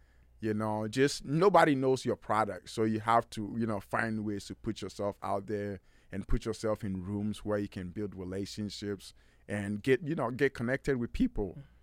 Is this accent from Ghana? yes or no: yes; Ghana; And I'm born and raised in Ghana.